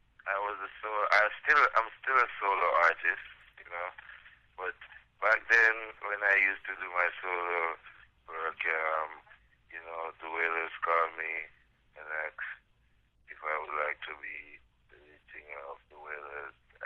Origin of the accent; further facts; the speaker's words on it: Saint Thomas, Jamaica; born there; I was born in St. Thomas, Jamaica.